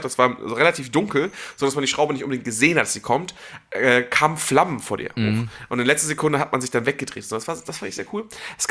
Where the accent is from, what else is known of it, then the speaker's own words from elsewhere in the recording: Bad Segeberg, Schleswig-Holstein, Germany; weil ich bin in der Nähe von Bad Segeberg aufgewachsen